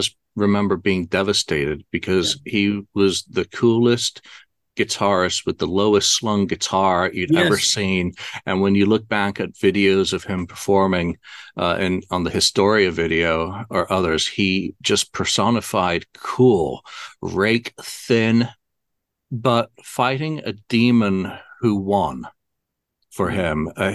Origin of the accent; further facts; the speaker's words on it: Yorkshire and the Humber, United Kingdom; now in United States; as a Brit, before I moved to America, I grew up in Yorkshire.